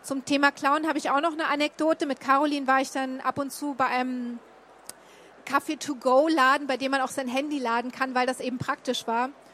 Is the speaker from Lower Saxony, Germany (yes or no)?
no; Berlin, Germany; Also besonders für mich als Berlinerin ein krasser Kontrast.